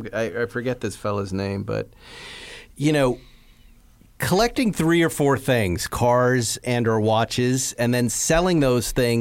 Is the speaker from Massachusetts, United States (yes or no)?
yes; West Bridgewater, Massachusetts, United States; I would go down to Betancourt Honda in my hometown in West Bridgewater and just stare at the motorcycles